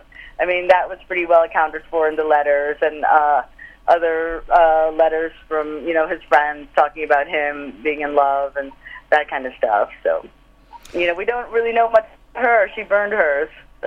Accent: Philippines; English is a second language; now in United States; I'm an immigrant. I came here, you know, my family wanted a better life. And, you know, if you had told me growing up in the Philippines

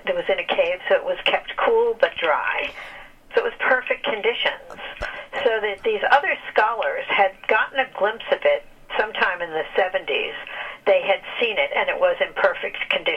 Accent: Hicksville, New York, United States; Well, I grew up in Hicksville, Long Island.

